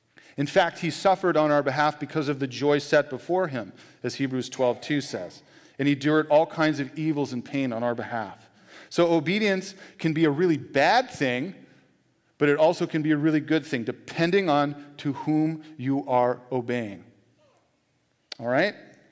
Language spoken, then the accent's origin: English; California, United States; because my wife's from here, I'm from the Bay Area